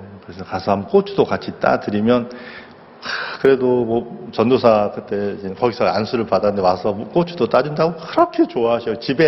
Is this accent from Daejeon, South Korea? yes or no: yes; Daejeon, South Korea; also born or lived in Seoul; 저는 태어나긴 서울서 태어나고 자라기는 주로 대전에서 자라고 서울에 외갓집이 막 친척들이 많고 서울 대전을 주로 어렸을 때 쭉 컸어요.